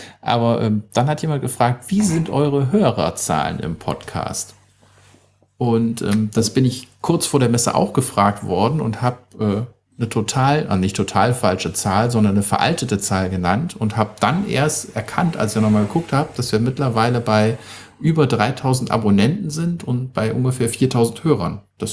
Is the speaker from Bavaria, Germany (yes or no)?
no; Cologne, North Rhine-Westphalia, Germany; Köln meine Heimatstadt